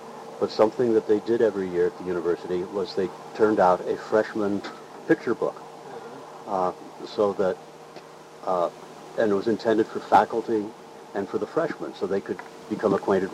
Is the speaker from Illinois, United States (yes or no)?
yes; Oak Park, Illinois, United States; born there; I was born in Oak Park, Illinois